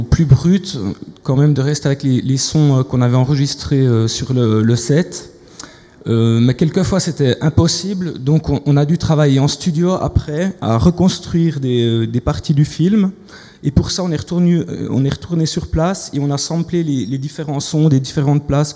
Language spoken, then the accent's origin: French; Switzerland; moi je viens pas de la Pologne mais de la Suisse